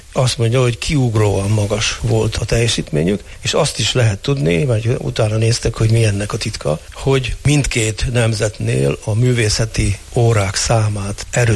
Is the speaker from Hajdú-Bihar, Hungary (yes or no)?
no; Hédervár, Győr-Moson-Sopron, Hungary; a szülőfalumban, Héderváron, ez Győr és Mosonmagyaróvár között